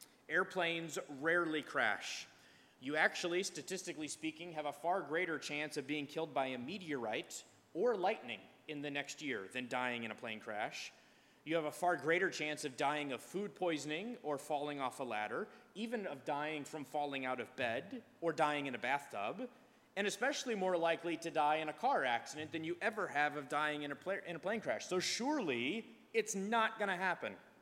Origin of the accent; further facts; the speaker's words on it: United States; I kind of stand out as an American, even when I'm in Belgium.